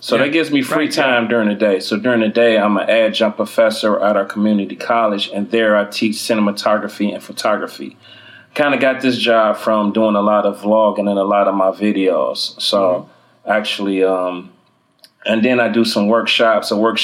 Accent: Cleveland, Ohio, United States; I'm from Cleveland, Ohio.

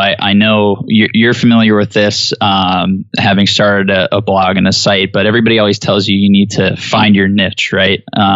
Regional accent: New Jersey, United States; also born or lived in Philadelphia / Atlanta / South Carolina; So I'm from New Jersey, but my family moved around a bunch. So with my mom's job, we ended up in Philadelphia for a little bit, down in Atlanta. We've had a place in South Carolina.

